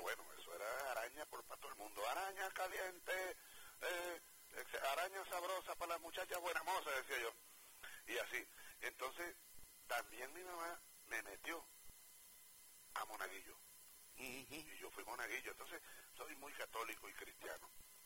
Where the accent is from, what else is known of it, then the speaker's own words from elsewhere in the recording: Los Llanos, Venezuela; yo soy muy cuentero, de echar cuentos, me encanta, como llanero